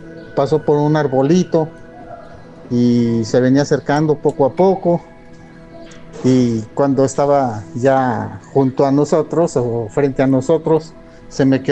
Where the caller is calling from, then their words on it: Tijuana, Baja California, Mexico; de Tijuana.